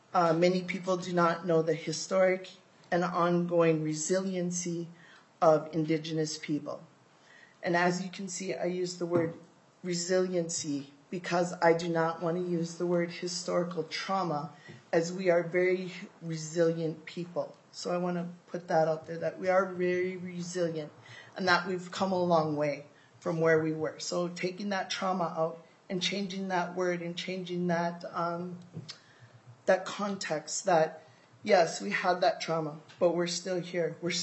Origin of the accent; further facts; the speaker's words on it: Minnesota, United States; I am Dakota, and my homelands are the Shakopee Mdewakanton Sioux community. And I come from